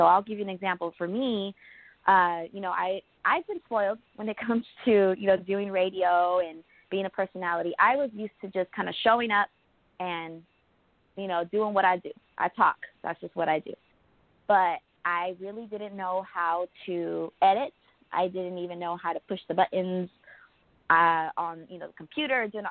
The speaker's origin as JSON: {"language": "English", "country": "United States", "said": "I have this freedom of, you know, being an American and building this dream for myself"}